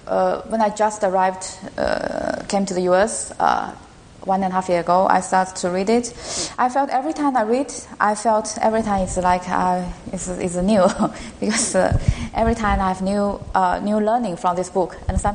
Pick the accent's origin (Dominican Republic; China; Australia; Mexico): China; English is a second language; now in United States; and I'm from China, so I'm very new to this country.